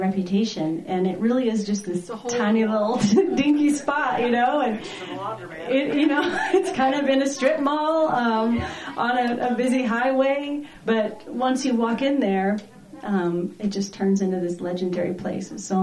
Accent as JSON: {"language": "English", "region": "Texas", "country": "United States", "moved": "yes", "lives_now": "Oregon, United States", "said": "You know, it's tough because I'm from Texas and I've been so many times, but now that I live in Oregon, it's just so hard to get there."}